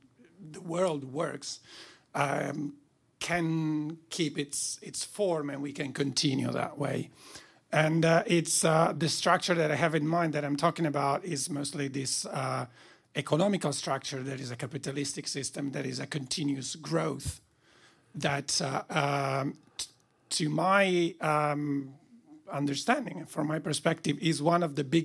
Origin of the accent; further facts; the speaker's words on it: Italy; English is a second language; now in Finland; I'm originally from Italy. When I moved here years ago